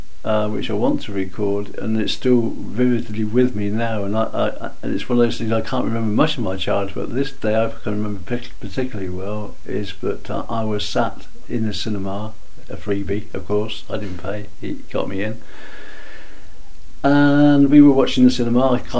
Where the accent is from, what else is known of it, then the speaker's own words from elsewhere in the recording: Reading, South East England, United Kingdom; born there; now in Lincoln, United Kingdom; I was born in Reading. I now live in Lincoln.